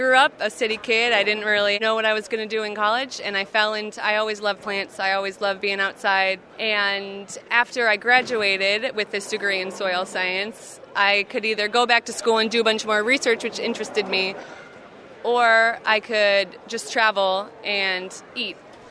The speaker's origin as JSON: {"language": "English", "town": "Milwaukee", "region": "Wisconsin", "country": "United States", "tie": "born or raised there", "said": "because I grew up in Milwaukee and my family lives there."}